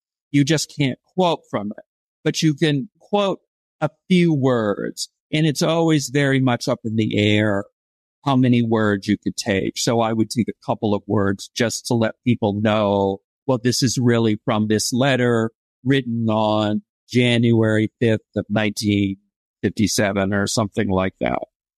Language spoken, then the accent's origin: English; Iowa, United States; I was going to NYU, and I'm from Iowa, and it was the first Christmas I spent away from my family.